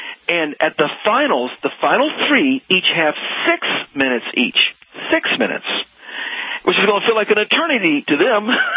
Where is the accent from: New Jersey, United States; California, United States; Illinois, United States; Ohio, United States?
Ohio, United States; Dayton; moved away as an adult; now in Dallas, United States; 12 years ago, when we moved to Dallas from Dayton, Ohio, is where we're originally from